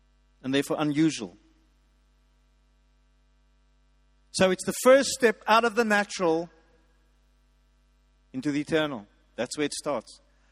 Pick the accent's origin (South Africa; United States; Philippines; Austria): South Africa; There's something rotten about being South African. I'm patriotic. I love the country.